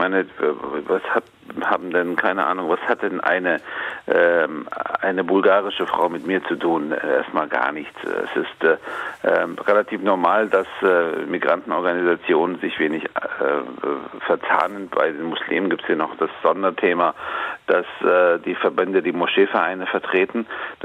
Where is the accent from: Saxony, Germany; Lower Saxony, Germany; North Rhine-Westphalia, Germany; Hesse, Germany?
Hesse, Germany; Frankfurt; Ich trinke gerne einen Ebbelwoi als Frankfurter Bub und bin dennoch Moslem.